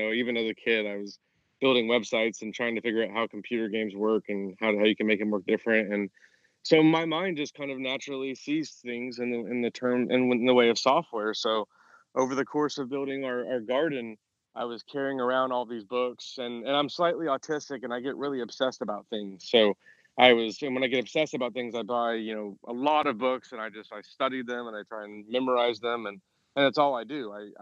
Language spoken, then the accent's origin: English; Oklahoma, United States; I'm from Oklahoma